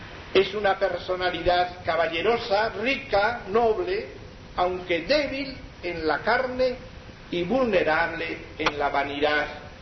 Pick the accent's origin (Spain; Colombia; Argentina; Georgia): Spain; Bergara, Basque Country; que por cierto era de Vergara, de mi pueblo, era de mi pueblo